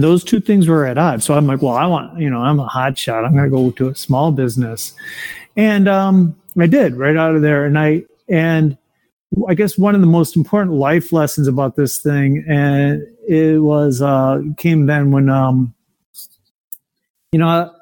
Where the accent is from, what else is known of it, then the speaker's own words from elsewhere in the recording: Detroit, Michigan, United States; So first of all, I grew up in an old neighborhood in Detroit. It's called Indian Village, if anybody's around there.